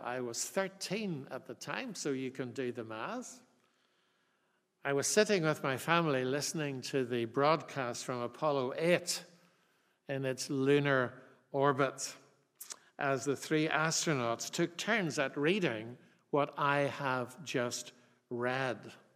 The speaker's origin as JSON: {"language": "English", "region": "Northern Ireland", "country": "United Kingdom", "accent": "Armagh", "said": "Maybe it's just my annoying Armagh accent that's producing the feedback."}